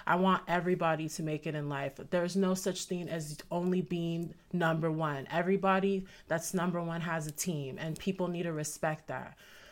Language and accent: English; Texas, United States; Like, I'm from Texas, man.